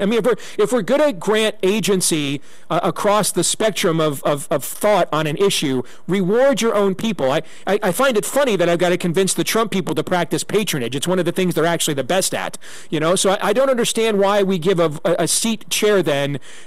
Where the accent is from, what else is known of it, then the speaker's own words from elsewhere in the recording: Iowa, United States; I mean, my home state of Iowa, Jesse, we've done a phenomenal job making it on the ground one of the reddest states in the country.